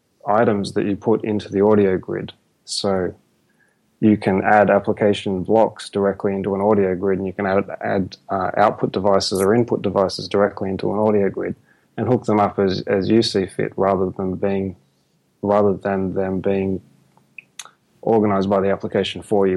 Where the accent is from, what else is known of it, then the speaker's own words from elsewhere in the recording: Melbourne, Victoria, Australia; I'm from Melbourne, Australia, so it's the morning for me.